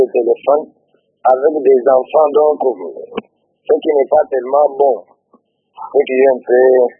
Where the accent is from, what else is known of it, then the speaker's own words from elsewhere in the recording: Mbuji-Mayi, Kasaï-Oriental, DR Congo; Souvent, les Internet, ici chez nous, en Mbujimayi